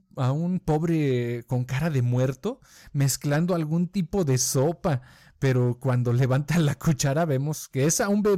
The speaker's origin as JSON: {"language": "Spanish", "country": "Colombia", "said": "No, mira, yo soy de Colombia."}